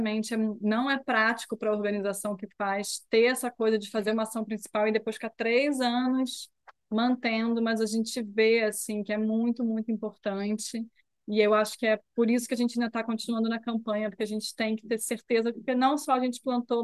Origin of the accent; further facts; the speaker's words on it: Brazil; é a gente, sendo brasileiro, né, assim, se interessar também pela Amazônia